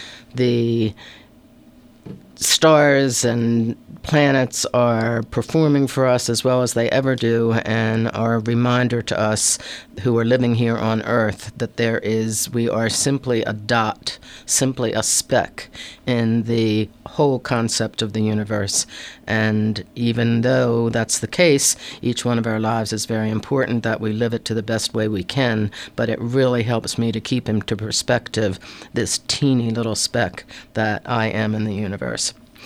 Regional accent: Baltimore, Maryland, United States; Both of my parents' families grew up in Baltimore. I was born in Baltimore. I lived there until I moved out here to Columbia when I was in my early 20s.

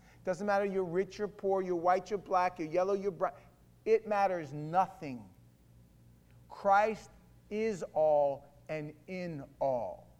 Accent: New York City, New York, United States; I grew up in New York, and there's not that many white people in certain areas, and a lot of white people in other areas, and a lot of Hispanic.

